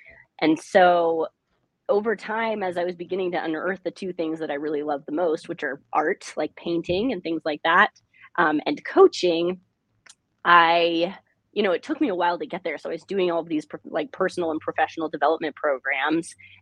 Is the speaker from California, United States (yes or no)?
yes; California, United States; I grew up in the Bay Area of California